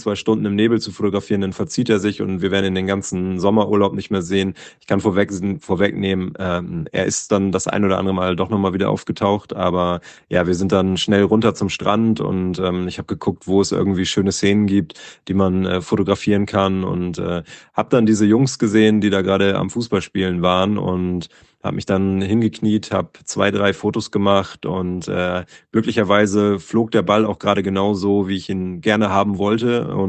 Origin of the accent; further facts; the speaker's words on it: Bremen, Germany; ich komme aus Bremen